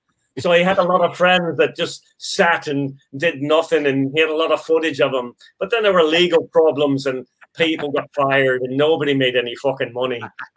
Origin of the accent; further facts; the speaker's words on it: New York, United States; that's your turf. I'm a New Yorker, man.